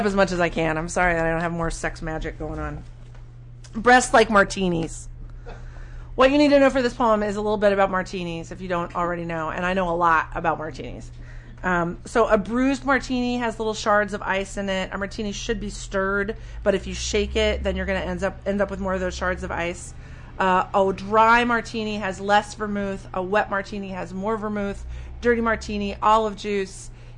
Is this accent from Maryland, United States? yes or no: no; Alexandria, North Carolina, United States; I grew up in Alexandria, North Carolina, and I had to go to San Francisco to be, like, for real gay-bashed.